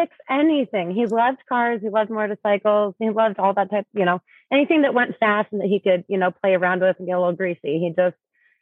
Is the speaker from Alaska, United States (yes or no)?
yes; Alaska, United States; So we're from Alaska. We grew up in villages and really small places. When we were younger and when our moms were pregnant and everything, we lived in Dillingham, Alaska.